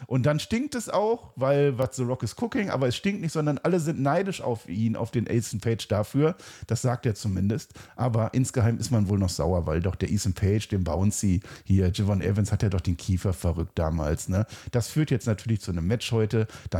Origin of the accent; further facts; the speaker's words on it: Germany; ich bin Deutscher und ich sage Mensaha, das H ist heilig in dem Fall